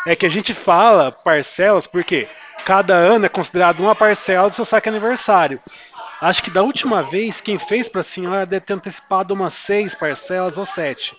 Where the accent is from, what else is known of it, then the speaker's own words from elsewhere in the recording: Porto Ferreira, São Paulo, Brazil; eu sou de Porto Ferreira.